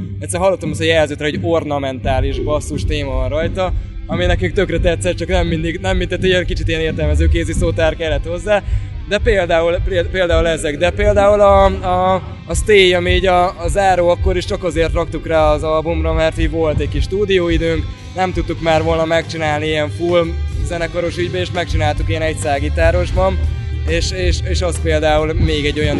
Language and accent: Hungarian; Budapest, Hungary; jelenleg is ott tartunk, hogy Budapesten, ahonnan jövünk, nyilván van egy valamilyen szintű törzsközönség